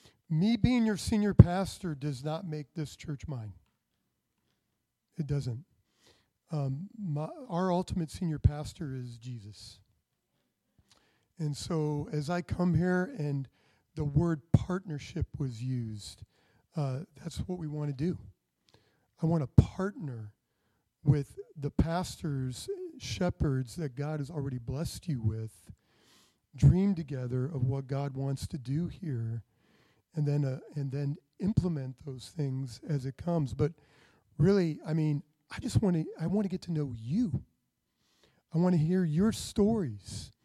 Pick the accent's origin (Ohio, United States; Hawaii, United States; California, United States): Ohio, United States; I'm here from Ohio.